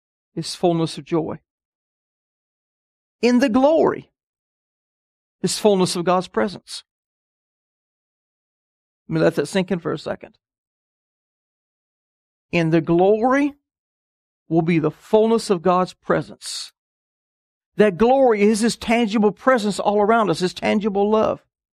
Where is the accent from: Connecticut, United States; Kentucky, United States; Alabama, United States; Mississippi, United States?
Alabama, United States; Huntsville; When I was growing up in Huntsville, Alabama, I lived at the foot of Montesano Mountain.